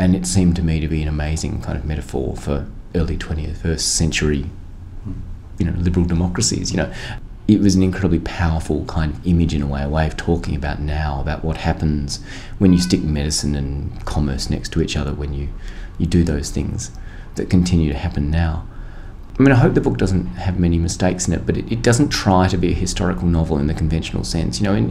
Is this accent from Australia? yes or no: yes; Australia; as an Australian